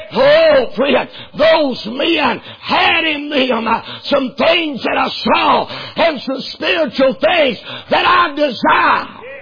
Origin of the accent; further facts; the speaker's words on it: North Carolina, United States; I'm a mountain boy. I'm from Western North Carolina originally. I'm up in the mountains.